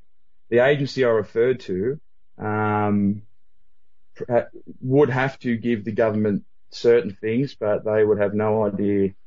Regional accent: Alice Springs, Northern Territory, Australia; And I grew up in Alice Springs, so that's sort of the only clue I'll give some savvy people.

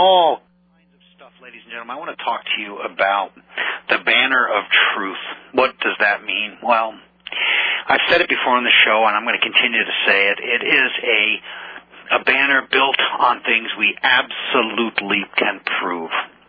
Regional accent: United States; now in France; I don't tell anybody I'm an American. If they ask, I say yes, but I don't tell them I am because it's downright dangerous. Where I live, central France, they don't.

